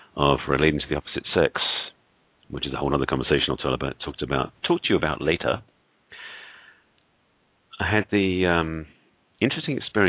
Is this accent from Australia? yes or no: no; England, United Kingdom; now in Los Angeles, United States; As you can tell, I'm not American. In fact, I'm English by origin and have been living in the States, in fact, in Los Angeles for over 30 years. Growing up in England was a different culture